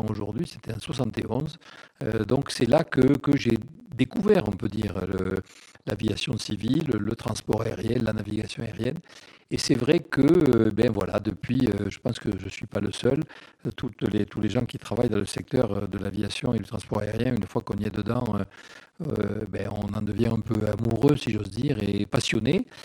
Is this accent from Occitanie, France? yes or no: yes; Mazamet, Occitanie, France; je suis du coin, puisque je suis né à Mazamet. J'ai fait mes études à Mazamet, où mon père était professeur.